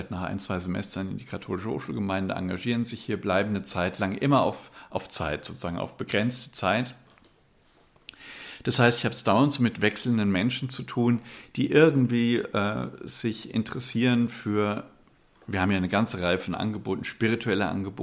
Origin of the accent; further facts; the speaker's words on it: Hammelburg, Bavaria, Germany; ich komme aus einer Kleinstadt, aus Hammelburg